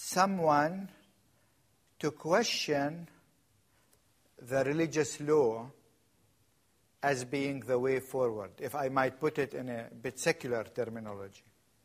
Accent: Bethlehem, West Bank, Palestine; When I grew up in Bethlehem

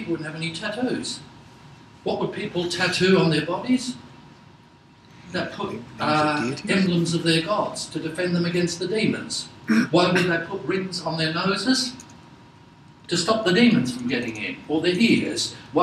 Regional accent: Australia; I'm Australian, you're American

